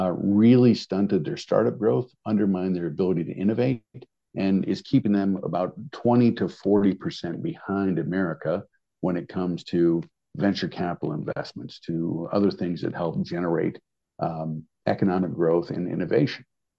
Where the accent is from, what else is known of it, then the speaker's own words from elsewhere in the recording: Michigan, United States; And look, originally I'm from Michigan, right? And I grew up in the 80s where American manufacturing muscle was the envy of the world.